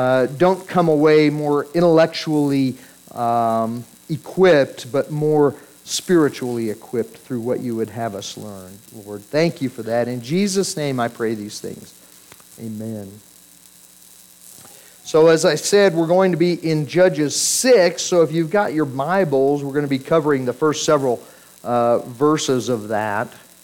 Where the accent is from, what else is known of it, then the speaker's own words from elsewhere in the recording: Gunnison, Colorado, United States; I remember when I was a kid and growing up in Gunnison, I remember wandering around the mountains that I grew up